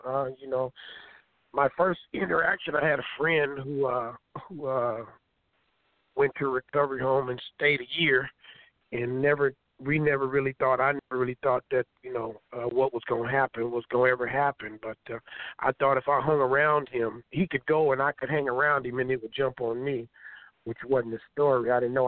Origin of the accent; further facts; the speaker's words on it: Los Angeles, California, United States; I'm born and raised in South Central L.A., went to the South Central schools.